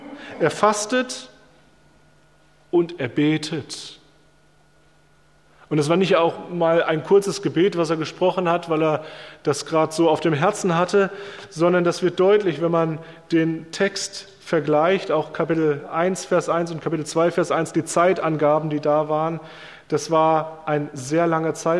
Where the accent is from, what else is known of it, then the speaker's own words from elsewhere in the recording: Rhineland-Palatinate, Germany; mit hier dem bayerischen Ort oder Traunreuth oder mit der Pfalz, wo ich herkomme